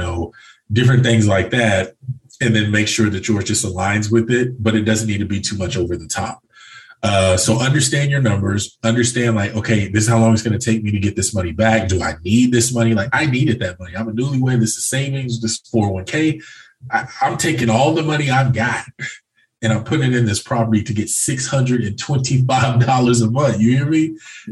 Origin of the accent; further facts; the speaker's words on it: Enid, Oklahoma, United States; No, this was in my hometown, which was Enid. It was a smaller town outside of here.